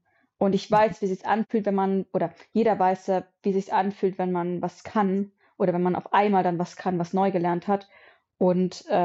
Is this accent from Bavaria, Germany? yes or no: yes; Bavaria, Germany; Ich komme aus dem Süden von München.